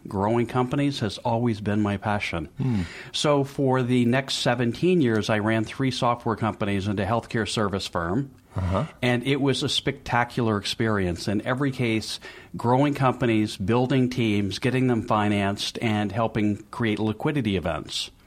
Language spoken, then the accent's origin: English; Memphis, Tennessee, United States; born there; also born or lived in Boston; I was born in Memphis, Tennessee, came to college in Boston